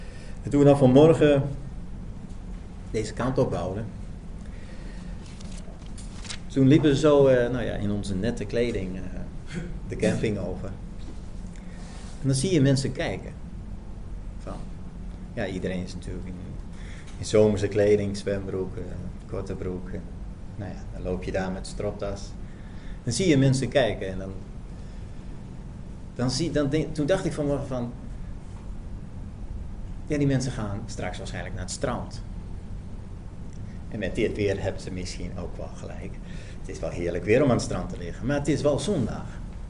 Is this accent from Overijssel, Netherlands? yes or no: yes; Overijssel, Netherlands; Als je een voetbalwedstrijd ziet, bij ons, ik ben geen voetballiefhebber, maar bij ons in Twente